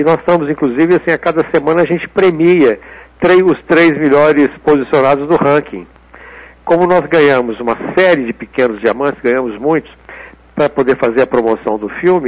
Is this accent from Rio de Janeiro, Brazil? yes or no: no; Belo Horizonte, Minas Gerais, Brazil; é a história da minha infância aqui em Belo Horizonte